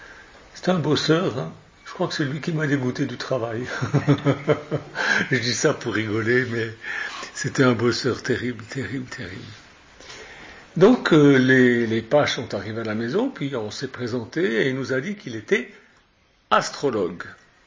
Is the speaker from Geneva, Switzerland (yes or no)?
no; Lausanne, Vaud, Switzerland; Quand j'étais gamin, on habitait Lausanne parce que moi je suis suisse d'origine.